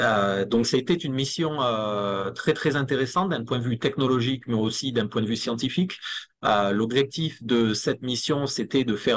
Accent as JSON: {"language": "French", "town": "Agen", "region": "Nouvelle-Aquitaine", "country": "France", "tie": "born or raised there", "said": "J'ai grandi, je suis né et grandi en France. J'ai grandi dans le sud de la France, entre Bordeaux et Toulouse, à Agen."}